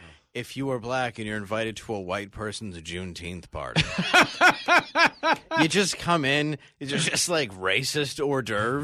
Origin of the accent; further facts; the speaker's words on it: Detroit, Michigan, United States; I'm from Detroit.